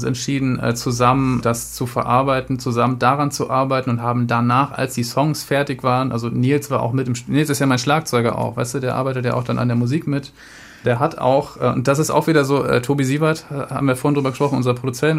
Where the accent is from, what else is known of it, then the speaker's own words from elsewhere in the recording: Lower Saxony, Germany; ich bin auf dem Bauernhof groß geworden in Ostfriesland, neben dem Fußballplatz. Bin jetzt Vegetarier und Musiker und wohne in der Stadt.